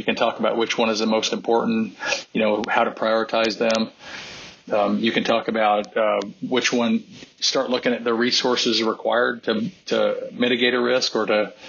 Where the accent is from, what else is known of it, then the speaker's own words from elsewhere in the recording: Missouri, United States; I'm from Missouri. It's all show me, right?